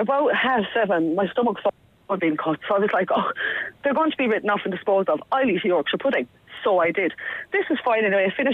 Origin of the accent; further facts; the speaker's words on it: Ireland; now in Listowel, Ireland; I'm Irish originally.